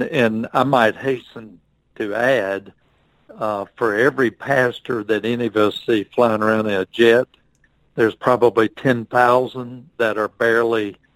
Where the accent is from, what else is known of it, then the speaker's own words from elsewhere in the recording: United States; I've got very, very fond memories of both my home life with wonderful parents, but also growing up in America at that time.